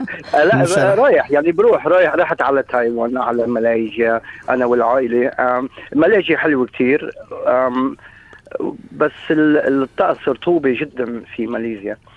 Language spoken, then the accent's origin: Arabic; Syria; وقلت لهم أنا سوري ما بيكل بورك